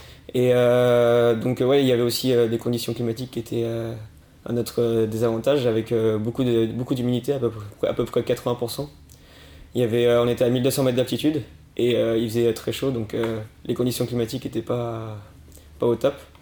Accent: Château-Gontier, Pays de la Loire, France; now in Toulouse, France; j'ai 18 ans. Je suis originaire de Château-Gontier et je fais du roller de vitesse au club de Château-Gontier. Et actuellement, je fais mes études sur Toulouse

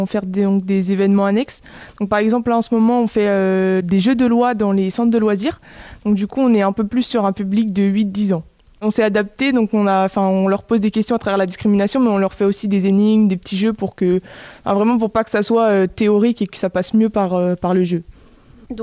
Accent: Château-Gontier, Pays de la Loire, France; du coup j'ai 19 ans et je viens de Château-Gontier.

